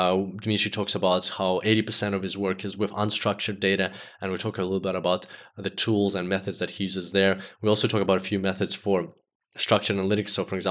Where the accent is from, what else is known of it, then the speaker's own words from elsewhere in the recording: Australia; everybody was like, where are you from? Like, Australia.